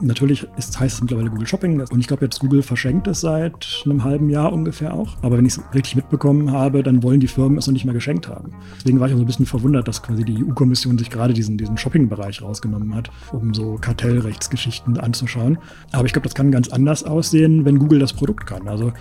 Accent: Bonn, North Rhine-Westphalia, Germany; born there; also born or lived in Berlin / London; Wir sitzen in Bonn, genau. Ich bin gebürtiger Bonner, habe dann mal eine Zeit lang in Berlin gelebt, habe mal eine Zeit lang in der Nähe von London gelebt, aber bin dann doch wieder zurück nach Bonn gekommen und fühle mich hier schon ziemlich wohl.

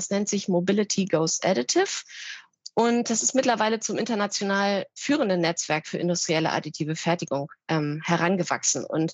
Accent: Berlin, Germany; bin deswegen in meine Heimat Berlin zurückgekehrt.

